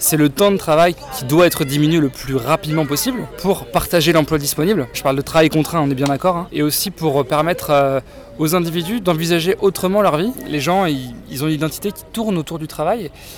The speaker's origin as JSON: {"language": "French", "town": "Nantes", "region": "Pays de la Loire", "country": "France", "said": "j'ai 30 ans, je suis nantais"}